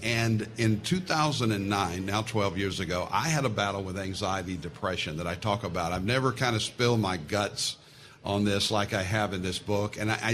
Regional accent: Fort Worth, Texas, United States; Because Fort Worth, I was raised in Fort Worth, Texas. And we were raised to love God and hate Dallas.

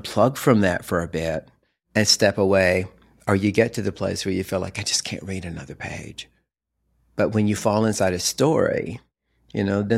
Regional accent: the South, United States; As a Southerner, I have a habit of using the word just.

